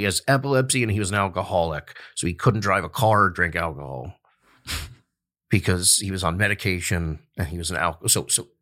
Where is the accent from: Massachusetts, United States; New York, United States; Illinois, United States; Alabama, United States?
New York, United States; Eastchester; Eastchester, New York.